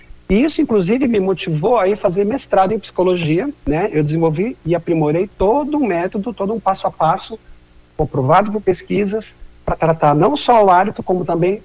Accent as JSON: {"language": "Portuguese", "town": "Campinas", "region": "São Paulo", "country": "Brazil", "said": "eu sou de Campinas, embora eu tenha clínica em São Paulo"}